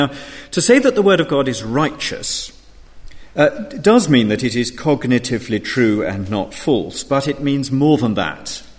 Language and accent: English; United Kingdom; We're British. We have the stiff upper lip.